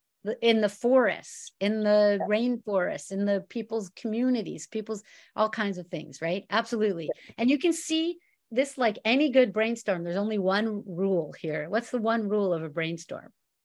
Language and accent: English; Washington, District of Columbia, United States; I'm from Washington, D.C.